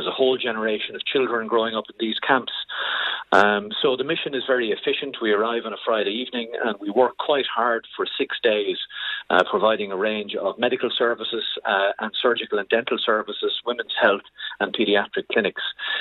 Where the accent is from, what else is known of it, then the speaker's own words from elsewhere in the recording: Kildare, Ireland; When we come from Kildare, we fundraised.